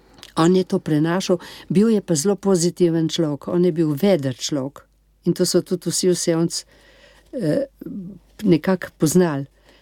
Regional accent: Sevnica, Lower Sava, Slovenia; born there; To je moj rojstni kraj. Rafko to ni ravno rojstni, ampak vendar je zelo majhen otrok prišel v Sevnico, ki je cela familija sevniška. No, in tako da rada se vračava v Sevnico.

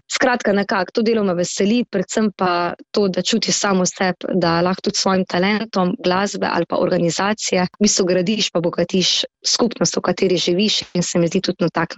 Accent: Ponikva, Savinja, Slovenia; also born or lived in Celje; ko sem se iz Celja preselila na Poniku pri Žalcu pri mojih rosnih 5 letih, nekako rasla v bistvu s to pripadnostjo skupnosti

